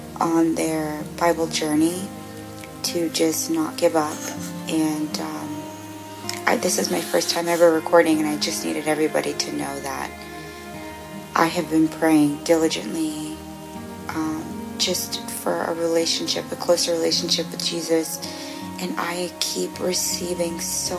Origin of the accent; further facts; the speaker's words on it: Maryland, United States; now in Tokyo, Japan; I'm calling from Tokyo, Japan, but I'm from Maryland